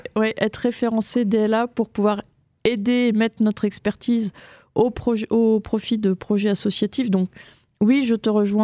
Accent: Grand Est, France; also born or lived in Laxou; Mes parents sont tous les deux originaires de la Meuse. Ont fait leurs études à Nancy. Je suis née à Laxou et ensuite j'ai grandi près de Verdun.

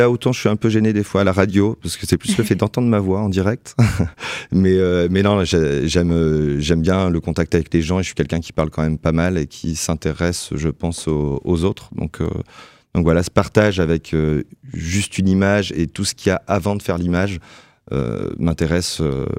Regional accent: Joinville, Grand Est, France; Moi, je viens de Joinville en Haute-Marne, j'ai grandi là-bas.

